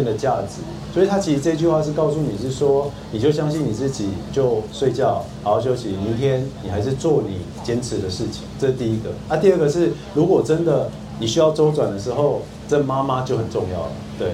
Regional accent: Taiwan; 以前我对自己身为台湾人是很没有自信的

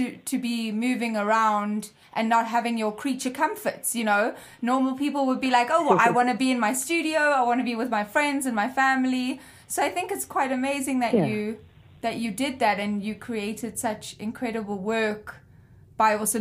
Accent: South Africa; I'm South African

